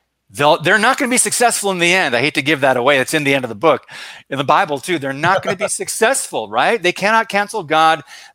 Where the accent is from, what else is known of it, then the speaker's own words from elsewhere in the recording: United States; this is just completely opposite of when at least I or my parents or grandparents were going through growing up in America.